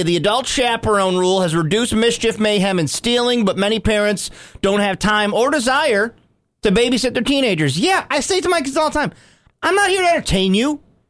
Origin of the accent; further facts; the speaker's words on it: New York, United States; Like, growing up in Oswego County, you never came to Carousel Mall.